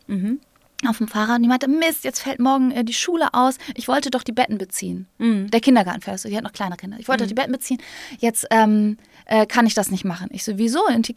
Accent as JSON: {"language": "German", "region": "North Rhine-Westphalia", "country": "Germany", "said": "also ich komme aus dem Münsterland oder Westfalen, aber es ist sehr nah am Pott"}